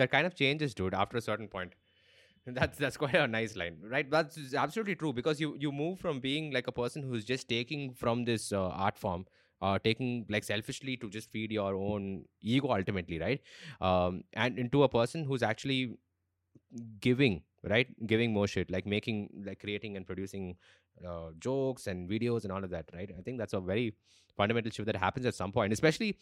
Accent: England, United Kingdom; as an English comic, I realized that the odds are heavily stacked against all of us.

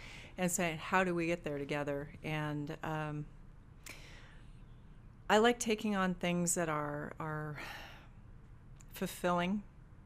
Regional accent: Portland, Oregon, United States; now in Bend, United States; I've been coming here all my life, but I'm from Portland.

